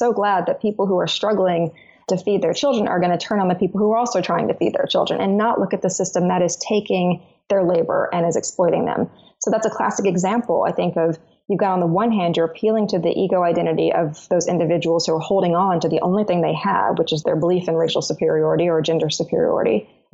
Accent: Arkansas, United States; and I'm from Arkansas, this is what I hear a lot

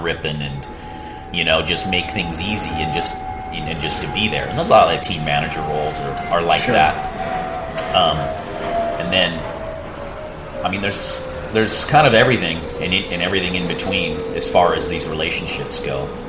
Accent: Santa Cruz, California, United States; I came from Santa Cruz where no one was a pro surfer at the time, or at least a competitive surfer.

